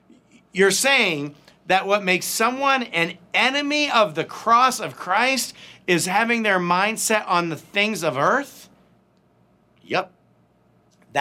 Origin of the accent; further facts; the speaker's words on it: United States; But honestly, it wouldn't have mattered so much because that's not our home. We are from America.